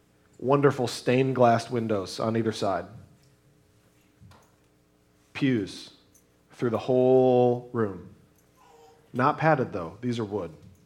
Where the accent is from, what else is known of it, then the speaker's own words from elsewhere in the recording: United States; But I do believe that as an American, but even furthermore, as a Christian, we are called to render unto Caesar what is Caesar's